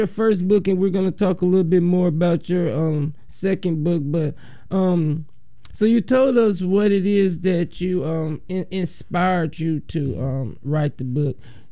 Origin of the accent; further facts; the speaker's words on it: Alabama, United States; But what's so funny is growing up in Alabama, I never seen a psychiatrist building ads.